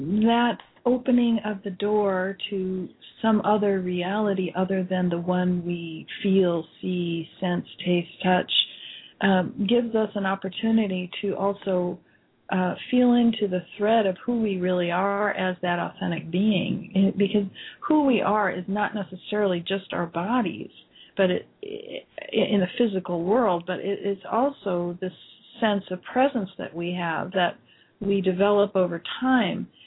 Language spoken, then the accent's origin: English; Midwest, United States; being born and raised in the Midwest, I was born with a very good value system of work ethic